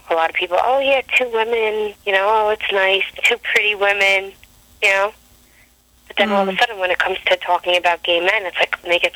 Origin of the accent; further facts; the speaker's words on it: New York, United States; So I said, listen, I'm from New York, and I'm 10 steps ahead of you.